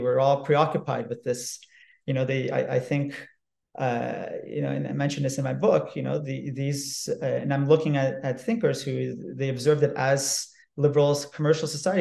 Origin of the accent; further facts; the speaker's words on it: Canada; You know, as a Canadian, I could come up with a specific example, but I'll park that for a moment.